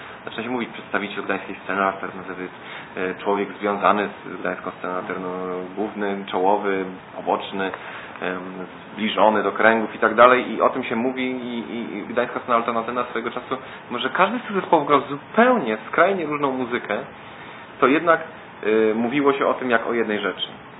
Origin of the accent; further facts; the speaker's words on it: Tricity, Pomeranian Voivodeship, Poland; Jesteśmy z Trójmiasta i mamy taką muzykę